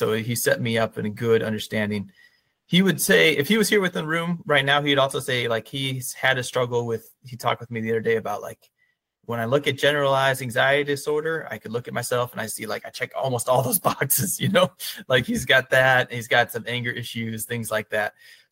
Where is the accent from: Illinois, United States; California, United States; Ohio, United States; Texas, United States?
Illinois, United States; So I grew up around Chicagoland area.